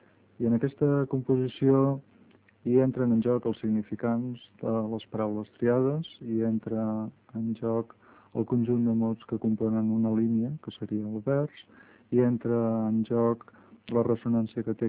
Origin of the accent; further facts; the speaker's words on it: Barcelona, Catalonia, Spain; jo soc barceloní, per tant, soc mediterrani occidental